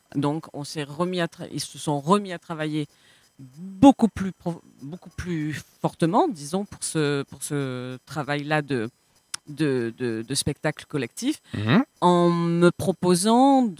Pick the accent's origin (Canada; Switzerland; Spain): Spain; Andalusia; French is a second language; Moi, je suis une espagnole, andalouse.